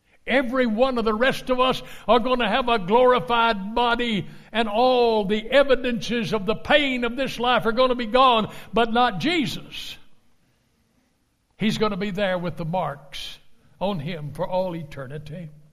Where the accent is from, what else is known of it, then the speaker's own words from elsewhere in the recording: Texas, United States; I think of what I grew up with in Texas, the locust tree.